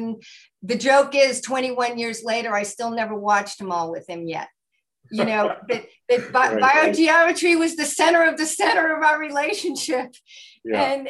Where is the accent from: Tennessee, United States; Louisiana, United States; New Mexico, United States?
Louisiana, United States; New Orleans; I'm from New Orleans. Katrina happens. I'm from New Orleans.